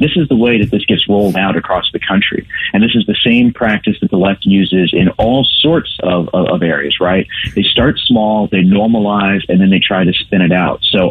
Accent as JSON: {"language": "English", "region": "Ohio", "country": "United States", "tie": "born or raised there", "lives_now": "Washington, United States", "said": "So I was very glad to see my home state of Ohio pass a constitutional amendment banning non-citizen voting."}